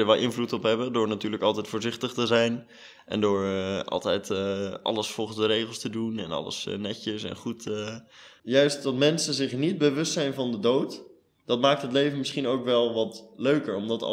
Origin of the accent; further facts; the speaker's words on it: Zwijndrecht, South Holland, Netherlands; Ik ben 20 jaar en ik kom uit Zwijndrecht.